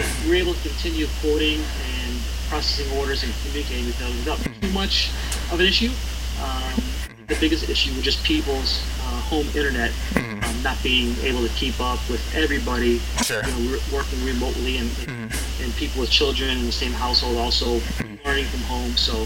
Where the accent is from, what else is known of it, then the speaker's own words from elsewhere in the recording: Chicago, Illinois, United States; I was born and raised in Chicago.